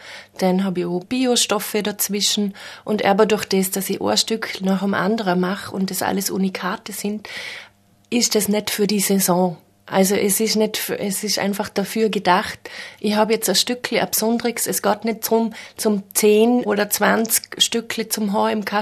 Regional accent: Bregenz, Vorarlberg, Austria; also born or lived in Vienna; now in Feldkirch, Austria; Ich bin gebürtige Bregenzerin. Zwischendurch war ich 10 Jahre in Wien und bin jetzt in Feldkirch gelandet

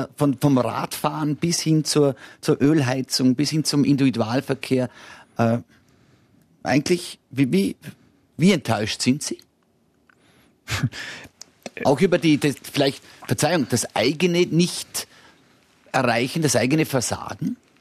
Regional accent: Vorarlberg, Austria; Und da sind wir Vorarlberger zwar im ersten oder im besten Drittel

